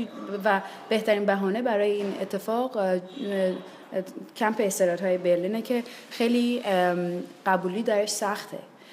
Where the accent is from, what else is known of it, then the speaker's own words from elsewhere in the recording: Shiraz, Fars, Iran; moved away as an adult; من شیرازی هستم